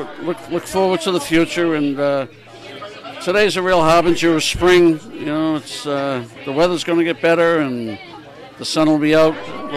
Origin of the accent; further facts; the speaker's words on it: Dorchester, Massachusetts, United States; You know, I'm originally from Dorchester, so they came down and visited me